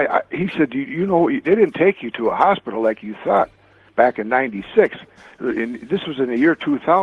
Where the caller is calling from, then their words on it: St. Paul, Minnesota, United States; Oh, I'm St. Paul, Minnesota now.